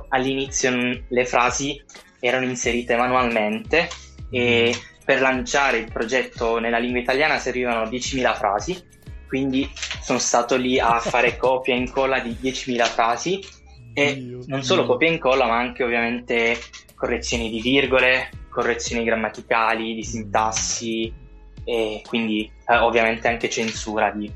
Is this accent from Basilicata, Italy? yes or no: yes; Basilicata, Italy; now in Trento, Italy; vengo principalmente dalla Basilicata, ma attualmente sto studiando a Trento, quindi ho accento strano per questo motivo.